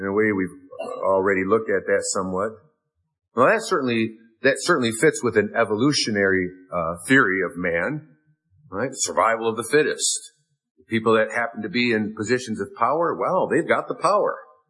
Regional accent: United States; Growing up in the States, you know, all the kids had to memorize Lincoln's Gettysburg Address at some point.

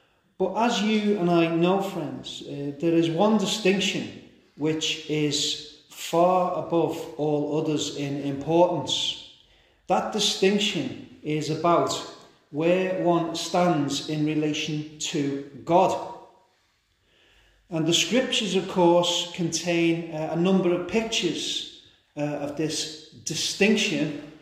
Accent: United Kingdom; So for example, I would say I am British. So I am part of a group of British people. Chiefly, I am a believer on Jesus Christ. So I'm part of the Church of God

